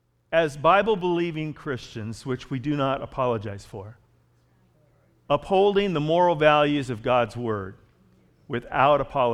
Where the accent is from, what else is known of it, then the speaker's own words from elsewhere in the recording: California, United States; Well, I grew up in California. I didn't even know there was a KKK.